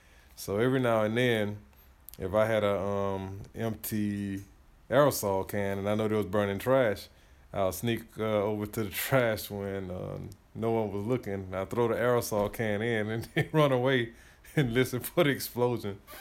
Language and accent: English; Georgia, United States; I am from Georgia.